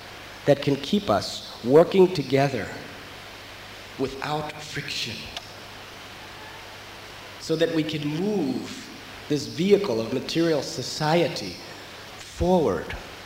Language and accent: English; United States; I am from the United States of America.